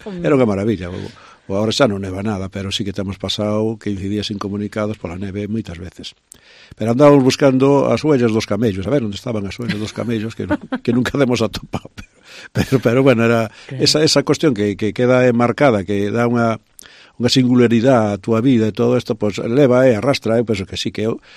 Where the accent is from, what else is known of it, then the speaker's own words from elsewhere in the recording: A Fonsagrada, Galicia, Spain; eu son da Fonsarada. Na Fonsarada, realmente, cando disfrutábamos o Nadal